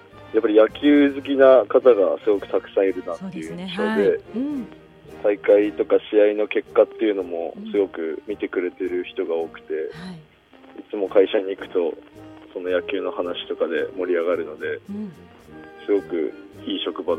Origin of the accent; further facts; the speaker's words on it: Fukushima, Japan; 出身は福島県の福島市ってところです。